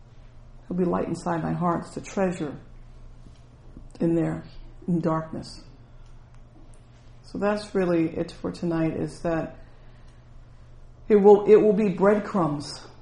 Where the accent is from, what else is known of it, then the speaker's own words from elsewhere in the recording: United States; And honestly, I'm an American, but we barely know who was president during that time.